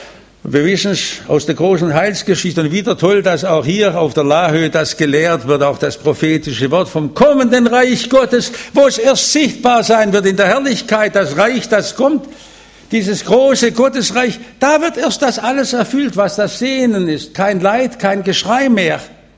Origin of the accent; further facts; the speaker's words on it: Stuttgart, Baden-Württemberg, Germany; Wisst ihr, ich komme ja aus Stuttgart und ihr meint immer, Stuttgart sei eine fromme Stadt.